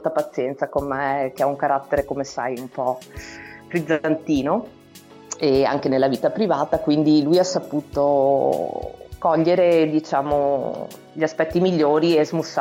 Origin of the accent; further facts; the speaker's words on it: Veneto, Italy; Totalmente venete, ma sono siciliana di adozione